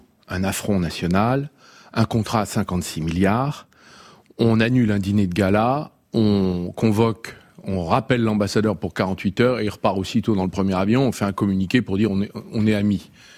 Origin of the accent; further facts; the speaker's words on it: Clamecy, Bourgogne-Franche-Comté, France; C'est ce que je me suis employé à faire à Clamecy, ma ville natale, dans la Nièvre, sous-préfecture de la Nièvre